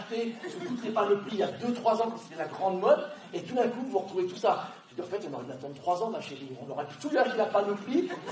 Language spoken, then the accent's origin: French; Le Mans, Pays de la Loire, France; je suis né au Mans, et j'ai grandi dans la ville du Mans, donc nous, c'est les voitures.